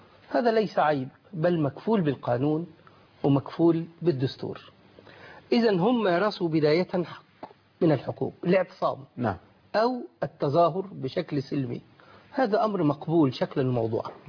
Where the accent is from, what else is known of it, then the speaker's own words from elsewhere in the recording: Suez, Suez Governorate, Egypt; ما حدث عندنا في السويس، خرج بعض الناس يريدون هذا الأمر تظاهر